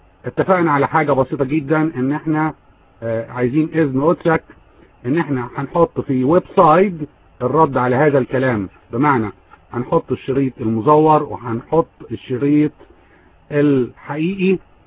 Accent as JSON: {"language": "Arabic", "country": "Egypt", "said": "زي ما بيقولوا عندنا في مصر"}